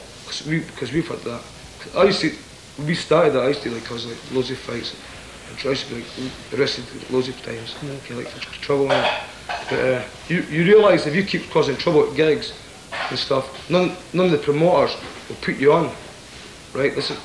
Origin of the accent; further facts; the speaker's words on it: Scotland, United Kingdom; because in the UK, we come from Scotland.